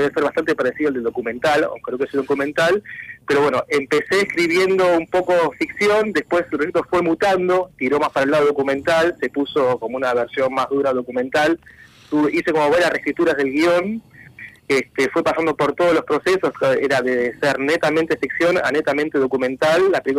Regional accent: Buenos Aires, Argentina; quería hablar sobre nuestra identidad como argentinos y como porteños

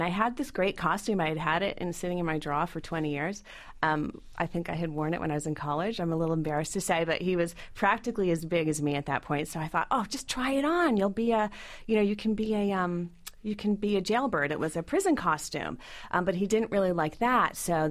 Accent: New England, United States; also born or lived in Maine; now in California, United States; even being in California for 9 years now, what I know for sure is that I am a New Englander.

